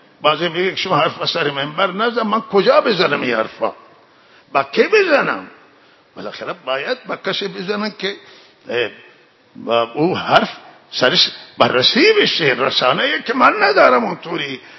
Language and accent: Persian; Iran; همه ما ایرانی هستیم